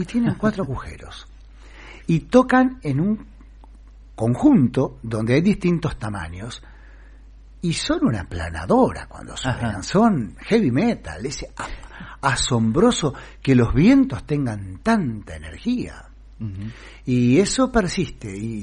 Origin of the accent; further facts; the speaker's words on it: Colonia, Uruguay; Yo vivía en el interior del Uruguay, yo nací cerca de Colonia del Sacramento